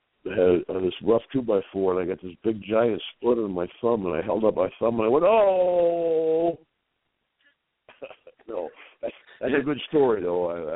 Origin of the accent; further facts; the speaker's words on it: Glens Falls, New York, United States; February 2nd up in Glens Falls, New York, my hometown. So looking forward to going back to my hometown. My sister still lives up in Glens Falls, and my shot put record from 1973 still stands today up in Glens Falls.